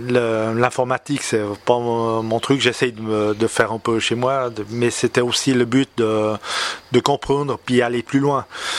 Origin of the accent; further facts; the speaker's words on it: Switzerland; C'est vrai que chez nous en Suisse, c'est...